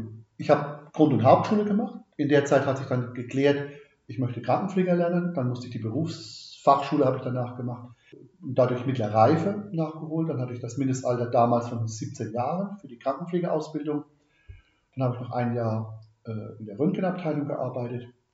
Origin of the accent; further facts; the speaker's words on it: Rhineland-Palatinate, Germany; accent: Palatinate dialect; Also ich komme aus der Pfalz, das wird man wahrscheinlich zwischendurch immer wieder mal hören. Ich werde kein astreines Hochdeutsch pappeln können, würde ich jetzt im Scherzhaft sagen, reden können, sondern kommt immer mal wieder mein Dialekt durch.